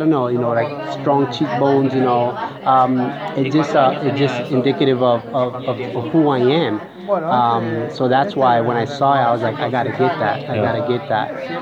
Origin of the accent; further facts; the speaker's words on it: New Bern, North Carolina, United States; also born or lived in Hartford; I grew up in New Bern and Hartford.